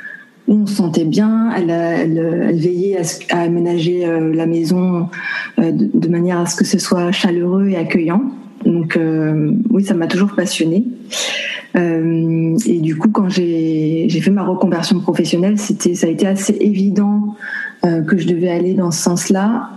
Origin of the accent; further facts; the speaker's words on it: France; moi, j'ai grandi en France, mais mon père est guadeloupéen.